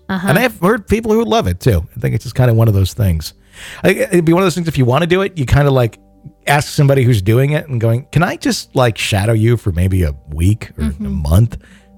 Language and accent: English; Georgia, United States; As you can tell, I'm from the South, Georgia to be exact. I live in a town about 45 minutes south of Atlanta.